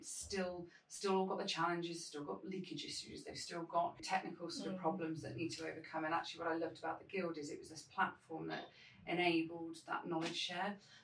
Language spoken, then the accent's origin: English; Stratford-upon-Avon, West Midlands, United Kingdom; in little sleepy Stratford-upon-Avon, my hometown, went along for this role.